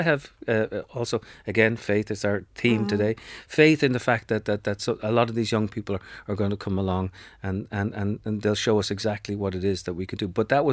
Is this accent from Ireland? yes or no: yes; Ireland; now in New York, United States; Look, I'm Irish. I live in New York, and then I've written about Israel and Palestine.